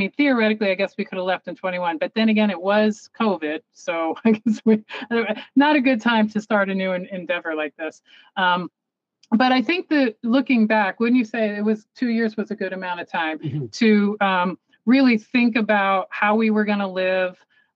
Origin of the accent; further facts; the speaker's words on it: Tarpon Springs, Florida, United States; I grew up in Florida, in the Tarpon Springs area. I don't know if you've ever been down there. They have a huge Greek population in Tarpon Springs.